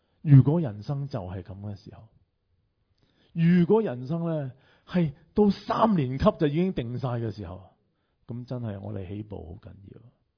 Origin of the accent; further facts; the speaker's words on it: China; 即係好似我哋中国人呢，要求我哋嗰啲细佬哥呢每分钟都要佢做功课